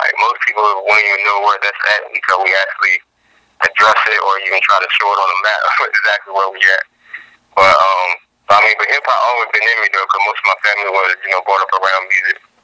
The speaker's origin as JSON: {"language": "English", "region": "Virginia", "country": "United States", "said": "Like I said … I'm from the Eastern Shore, Virginia."}